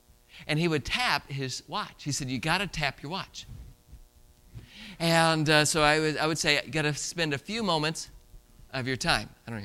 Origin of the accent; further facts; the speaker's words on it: Indianapolis, Indiana, United States; Now, again, I grew up in Indianapolis, and so I had friends that would do detasseling